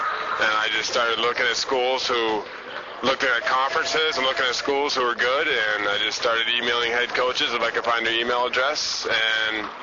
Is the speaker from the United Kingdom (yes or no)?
no; Reeve, Wisconsin, United States; also born or lived in Cumberland; We were born in Cumberland. We grew up in Reeve, which is no more than just an intersection.